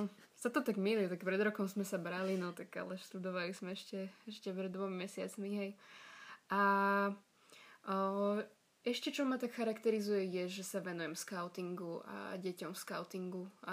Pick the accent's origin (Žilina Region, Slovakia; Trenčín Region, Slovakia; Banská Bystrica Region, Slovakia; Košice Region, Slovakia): Trenčín Region, Slovakia; Trenčín; moved away as an adult; now in Bratislava, Slovakia; A som v podstate z Trenčína, ale teraz žijem v Bratislave, aj keď obaja, alebo respektíve celá moja rodina pochádza zo Záhoria, čiže dosť taký mix trojuholníkov by som to asi nazvala. Ale vyrastla som v Trenčíne